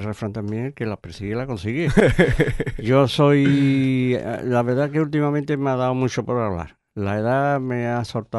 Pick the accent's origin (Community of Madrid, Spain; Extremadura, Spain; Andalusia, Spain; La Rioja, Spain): Andalusia, Spain; Jerez de la Frontera; now in El Puerto de Santa María, Spain; Yo venía, lógicamente, también de Jerez, pero vamos, que ya, como he dicho antes, yo soy más portugués que portugués.